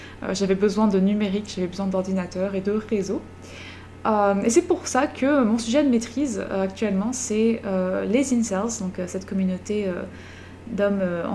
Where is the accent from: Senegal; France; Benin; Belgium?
Belgium; now in Canada; comme vous pourrez l'entendre à mon accent, je ne suis pas québécoise, mais je viens en réalité de Belgique. Donc j'ai commencé mon parcours universitaire à Bruxelles